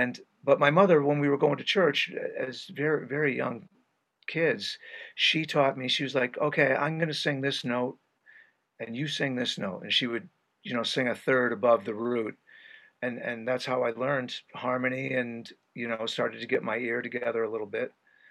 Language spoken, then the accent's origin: English; Washington, United States; born there; also born or lived in Connecticut; I was born in outside Seattle, Washington, when my father was in the Navy. I'm the oldest of three, and we moved a lot. So we moved to Connecticut in my sophomore year of high school.